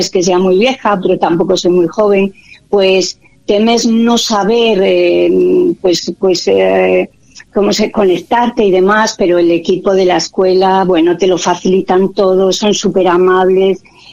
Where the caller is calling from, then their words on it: Cantabria, Spain; Buenos días desde Cantabria.